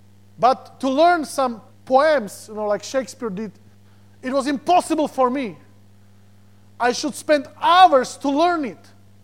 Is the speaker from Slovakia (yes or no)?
yes; Slovakia; born there; first language Slovak; English is a second language; I am Slovakian citizen. I born in Slovakia. So my mother language or country where I belong, it's Slovakian language. So I will speak Slovakian.